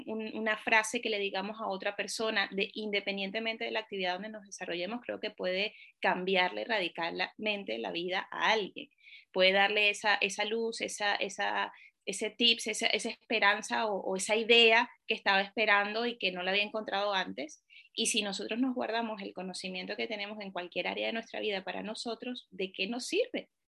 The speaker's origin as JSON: {"language": "Spanish", "country": "Venezuela", "moved": "as an adult", "lives_now": "Spain", "said": "Soy venezolana, llevo en España, van a ser 18 años ya."}